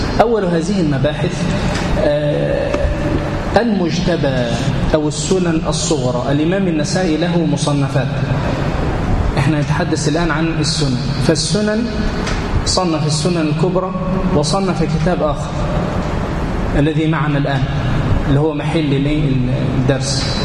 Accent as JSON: {"language": "Arabic", "country": "Egypt", "said": "طاف في البلاد واستقر عندنا في مصر"}